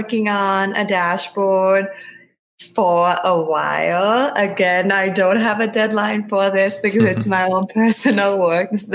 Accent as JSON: {"language": "English", "country": "Sri Lanka", "said": "I'm from Sri Lanka originally."}